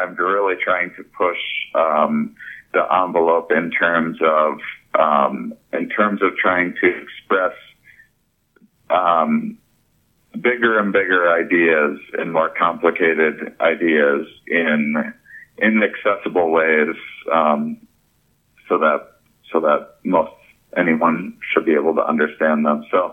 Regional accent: La Crosse, Wisconsin, United States; And, you know, I'm also from La Crosse, Wisconsin, so I'm kind

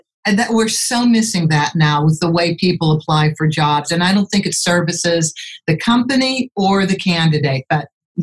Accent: United States; I grew up in America, so I knew there were circuses.

